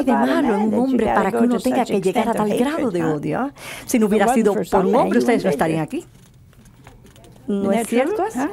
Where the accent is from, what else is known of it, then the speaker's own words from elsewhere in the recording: Canton, Ohio, United States; born there; Pues está a 30 kilómetros de donde yo nací, en Canton, Ohio.